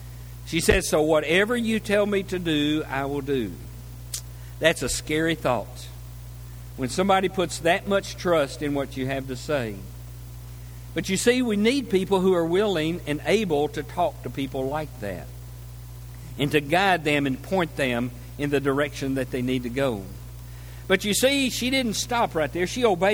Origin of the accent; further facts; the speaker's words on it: Arkansas, United States; Now, I grew up over in Arkansas in farm country. Grew up on a farm. We had a small farm that my dad operated, just a real small farm, but we were able to make a living off of that.